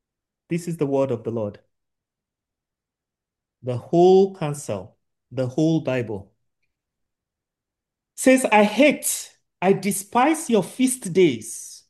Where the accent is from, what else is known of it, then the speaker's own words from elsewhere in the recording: Nigeria; well, I'm from Nigeria, for those who are not from Nigeria.